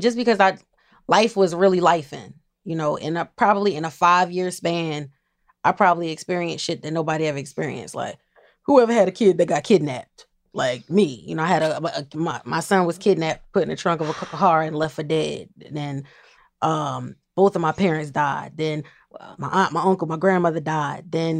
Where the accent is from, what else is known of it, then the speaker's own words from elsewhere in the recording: New Jersey, United States; Jersey. Mm-hmm. I'm from Jersey.